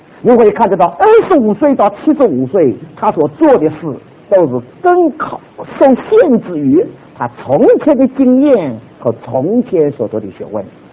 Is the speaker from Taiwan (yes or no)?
no; China; 我们中国的同学或者我们中国人，我们常常犯到这个的毛病